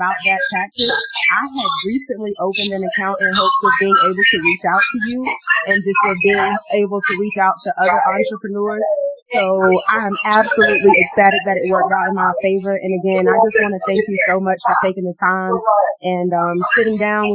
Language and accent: English; New Bern, North Carolina, United States; I'm from New Bern, yep.